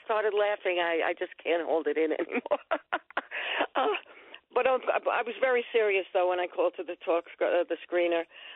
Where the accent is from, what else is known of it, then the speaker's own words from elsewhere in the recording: Bronx, New York, United States; I'm originally from the Bronx. I'm Catholic. I'm 78 years old.